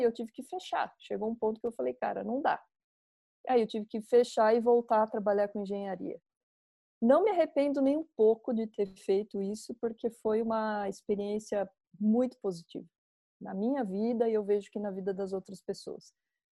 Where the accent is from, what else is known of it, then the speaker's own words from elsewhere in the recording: Botucatu, São Paulo, Brazil; also born or lived in Curitiba; Eu sou de Botucatu.